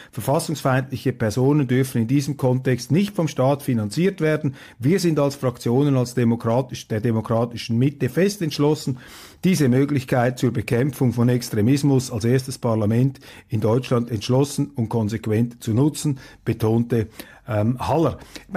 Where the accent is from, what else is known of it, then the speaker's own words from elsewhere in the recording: Switzerland; und ich kann Ihnen als Schweizer sagen